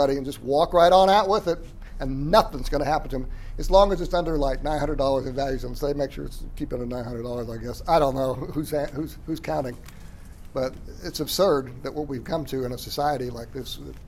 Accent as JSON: {"language": "English", "town": "Phoenix", "region": "Arizona", "country": "United States", "tie": "born or raised there", "said": "I mean, I grew up in Phoenix, and as a kid, as a carryout boy, they hired a guy who wandered the store undercover looking for shoplifters"}